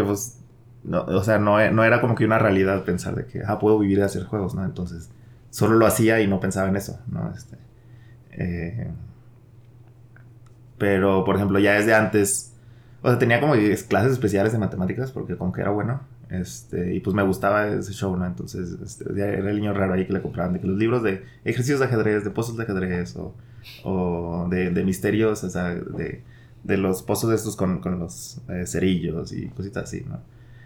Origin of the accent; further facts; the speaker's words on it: Monterrey, Nuevo León, Mexico; Yo vengo de Monterrey y he vivido toda mi vida en Monterrey.